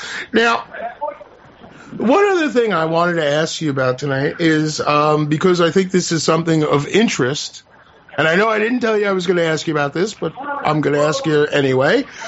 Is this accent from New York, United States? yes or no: yes; Brooklyn, New York, United States; born there; I personally was born in New York City. I was born in Brooklyn.